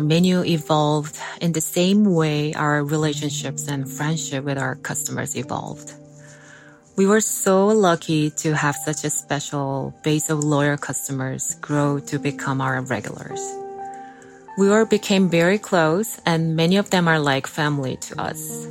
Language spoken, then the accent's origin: English; Seoul, South Korea; I was born and raised in Seoul, South Korea. I grew up learning to love all kinds of food.